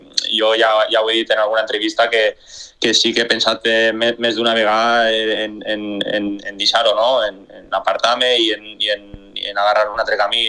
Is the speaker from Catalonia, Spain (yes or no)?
no; Artana, Valencian Community, Spain; la gent del meu poble, d'Artana, que han estat sempre al meu costat